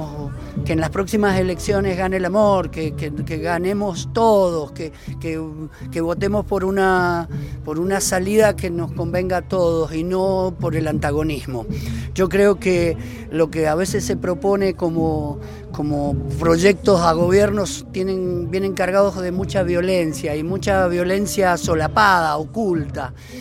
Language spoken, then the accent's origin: Spanish; Luján de Cuyo, Mendoza, Argentina; tenemos una provincia, Mendoza, y que tenemos Godoy Cruz, yo soy de Luján